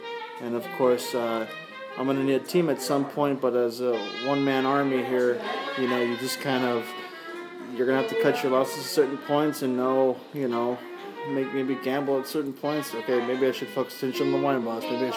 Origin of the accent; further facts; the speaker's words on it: Los Angeles, California, United States; now in Paso Robles, United States; And I'm born and raised in Los Angeles, but I got into Cal Poly back in 06, and they had a wine and viticulture program.